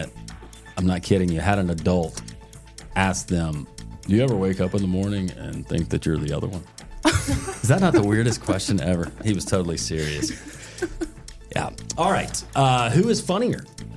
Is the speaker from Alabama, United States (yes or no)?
yes; Birmingham, Alabama, United States; I grew up in Birmingham, and I will admit this on this show. I just visited Vulcan a couple of years ago.